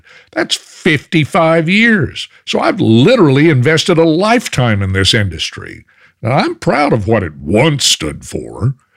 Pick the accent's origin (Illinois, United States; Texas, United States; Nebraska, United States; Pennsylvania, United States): Texas, United States; Dallas-Fort Worth; I remember one of my very first jobs in radio was one of my hometown stations in the Dallas-Fort Worth area.